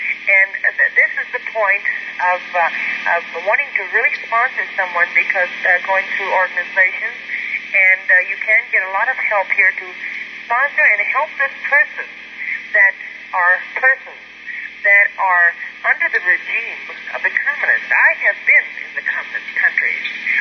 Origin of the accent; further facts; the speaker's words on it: United States; And I, as an American, I feel that all of us, you and myself, everyone, should be proud to live in a free country.